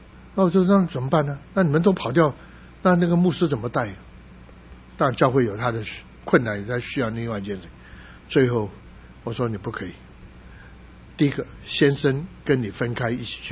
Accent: Guangdong, China; 因为我是广东人，所以我3个国语的讲两个主日，广东话讲一个主日，英文讲一个主日。

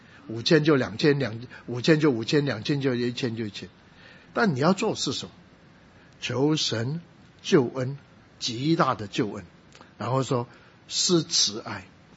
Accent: Guangdong, China; 其实我们广东人不喜欢用这个，不会用这个

